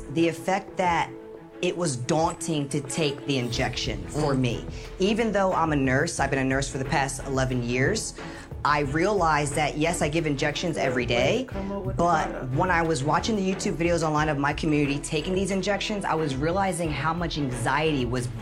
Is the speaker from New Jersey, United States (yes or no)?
yes; Mays Landing, New Jersey, United States; I'm from Mays Landing, New Jersey.